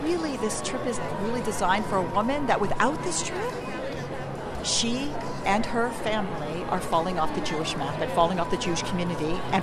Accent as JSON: {"language": "English", "town": "Toronto", "region": "Ontario", "country": "Canada", "tie": "born there", "said": "I was born in Toronto. I was one of 4 kids, and we were, you know, those twice a year going to synagogue Jews."}